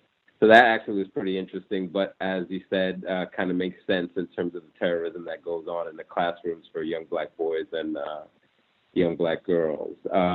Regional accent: Brooklyn, New York, United States; And being from the New York area and just kind of hearing the flashbacks, the AMPs, and I'm from the Brooklyn area

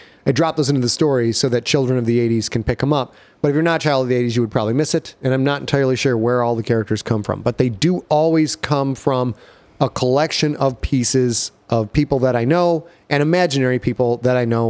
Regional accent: Sheboygan, Michigan, United States; back when I was a kid, growing up in Sheboygan, Michigan, there wasn't a lot to do.

